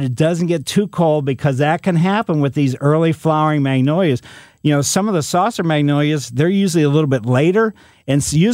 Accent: Ellisville, United States; growing up in Ellisville, our yard was filled with this.

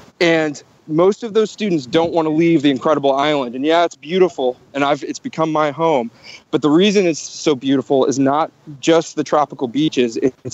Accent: St. Louis, Missouri, United States; I'm originally from St. Louis

